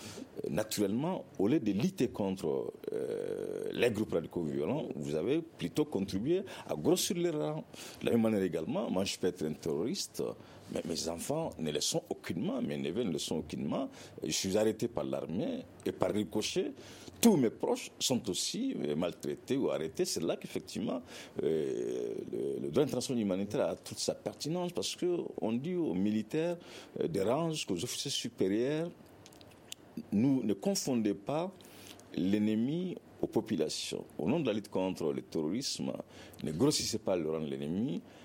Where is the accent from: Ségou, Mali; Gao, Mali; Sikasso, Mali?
Ségou, Mali; Diabali; je viens de Diabali, un peu côté Banyangra